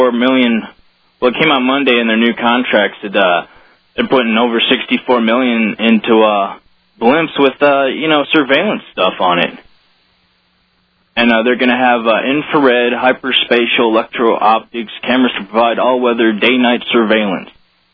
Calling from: Illinois, United States; from Illinois.

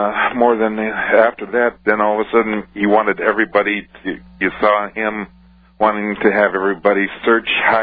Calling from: Omaha, Nebraska, United States

